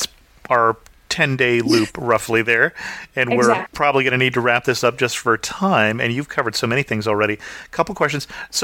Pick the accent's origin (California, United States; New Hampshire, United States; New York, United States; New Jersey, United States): California, United States; apparently they grow it in my home state here of California.